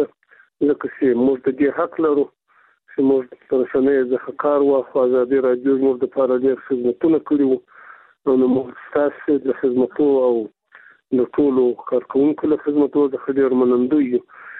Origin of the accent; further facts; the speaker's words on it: Afghanistan; ځکه چې موږ د افغانستان خلک یو.